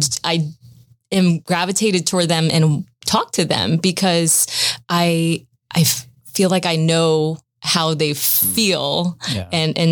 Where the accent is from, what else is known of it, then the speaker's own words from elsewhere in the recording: Leesburg, Florida, United States; Yeah, I grew up in Leesburg, Florida. It's a small little town there.